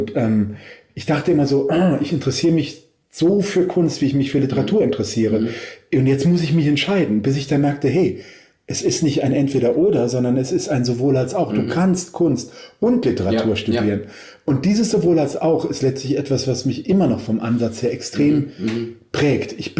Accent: Trier, Rhineland-Palatinate, Germany; born there; also born or lived in Ludwigshafen / Bitburg / Mainz / Saarbrücken; ich bin in Trier geboren und wir sind wahnsinnig oft umgezogen, weil mein Vater einfach Karriere machen wollte als Banker. Und von Trier nach Ludwigshafen, nach Bitburg, nach Mainz, nach Saarbrücken innerhalb der ersten 13, 14 Jahre meines Lebens.

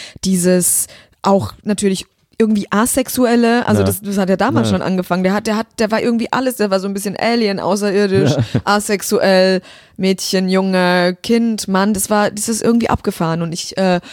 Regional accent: Germany; Deutschland ist natürlich ein wichtiges Thema für mich. Ich bin hier einfach groß geworden.

